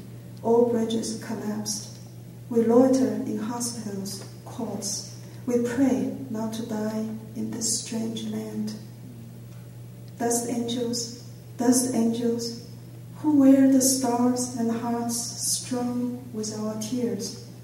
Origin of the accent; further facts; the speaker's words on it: China; I grew up in China during Mao's period